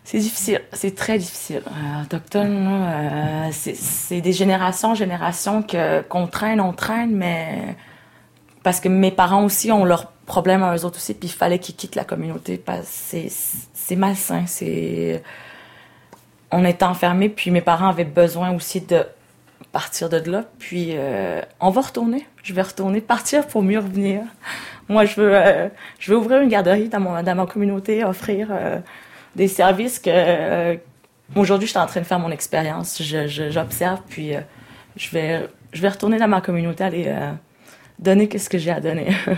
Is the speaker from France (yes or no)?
no; Pessamit, Quebec, Canada; now in Quebec City, Canada; j'ai 26 ans, je viens de Betiamit. J'ai une fille de 9 ans. Elle aussi, elle vient de Betiamit, ça fait depuis 2009 que nous sommes à Québec.